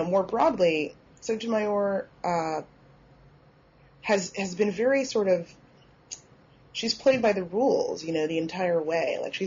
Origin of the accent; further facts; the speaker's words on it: United States; Certainly, you know, I'm a Nigerian American. My experience of being black in America is different from most other people.